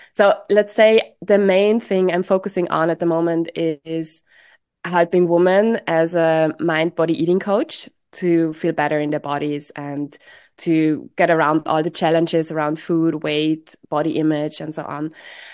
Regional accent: Austria; moved away as an adult; now in Basel, Switzerland; I grew up in Austria and I came to Basel the first time, I think around 6 years ago.

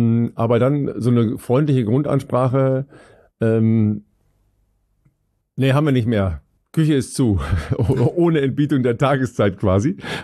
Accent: Cologne, North Rhine-Westphalia, Germany; so ist das nun mal, wenn man als Kölner über Düsseldorf spricht.

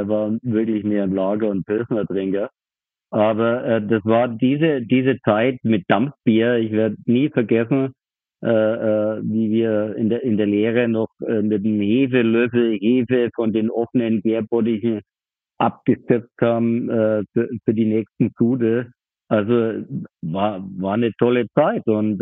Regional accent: Bayreuth, Bavaria, Germany; Ich bin Bayreuther.

